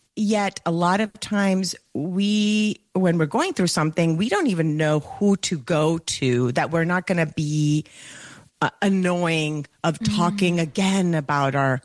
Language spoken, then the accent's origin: English; Colombia; accent: Colombian Spanish; first language Spanish; English is a second language; now in United States; Anidia, which in Spanish is my first language, by the way. So if you hear it, so not only will I probably be using words in English that we use in America that maybe are different in the UK, but I'll also have an accent with my Colombian Spanish influence in my dialect.